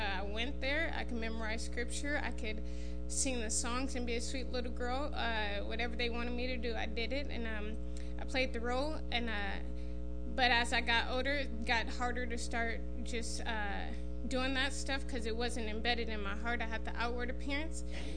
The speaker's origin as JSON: {"language": "English", "town": "Grand Rapids", "region": "Michigan", "country": "United States", "lives_now": "Tennessee, United States", "said": "And like I mentioned before, I'm from Grand Rapids. I don't know if maybe it's just Grand Rapids, but they don't yell at you when they're preaching."}